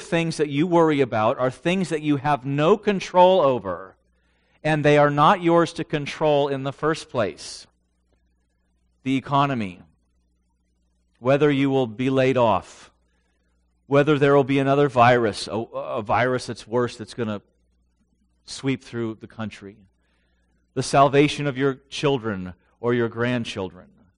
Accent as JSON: {"language": "English", "town": "San Diego", "region": "California", "country": "United States", "said": "In Carlsbad, I'm from San Diego, And in North County is a city called Carlsbad"}